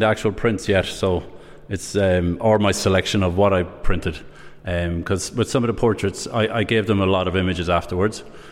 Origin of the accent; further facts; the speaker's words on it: Rathedmon, County Sligo, Ireland; Yeah, I'm from Rathedmon, just in near Scullarsla in town. So that's born and bred. My dad was from the Philippines. And my mum is Irish